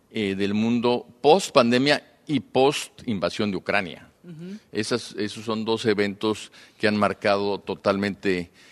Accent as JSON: {"language": "Spanish", "country": "Mexico", "said": "para nosotros es muy importante, como mexicanos, definir muy claramente cuáles son los valores"}